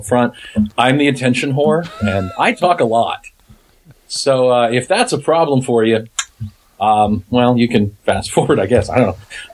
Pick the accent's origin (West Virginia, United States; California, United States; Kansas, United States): Kansas, United States; I'm from Kansas.